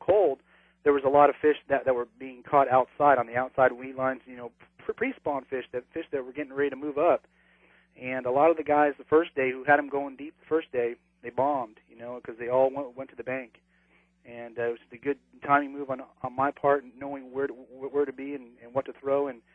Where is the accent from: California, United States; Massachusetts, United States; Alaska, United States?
California, United States; San Diego; I learned a lot of that, you know, growing up in San Diego